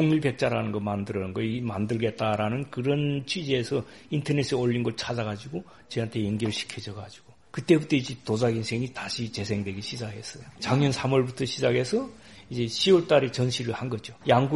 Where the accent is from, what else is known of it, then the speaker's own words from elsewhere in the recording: North Korea; now in South Korea; 얼음이 북한은 추워갖고 얼음이 얼었는데 두만강을 뛰어서 건너온 거죠. 2004년도에 제가 입국했거든요. 중국 대련에서부터 비행기 타고 인천공항까지 40분이니까 오더만요.